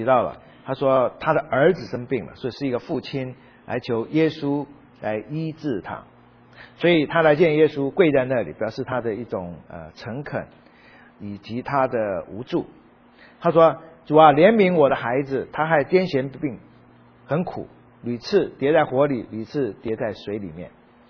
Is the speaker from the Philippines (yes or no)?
no; China